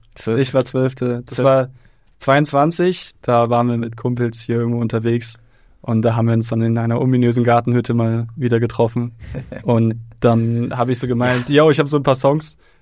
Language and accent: German; Radebeul, Saxony, Germany; born there; auch geboren hier in Radebeul. 22 Jahre alt. Ich bin leider nicht mehr hier. Ja, ich bin jetzt weggezogen in eine andere, weit entfernte Stadt. Ich bin in den Westen.